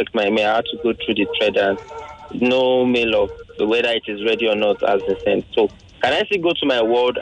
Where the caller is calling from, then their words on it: Lagos, Nigeria; I'm calling from VI.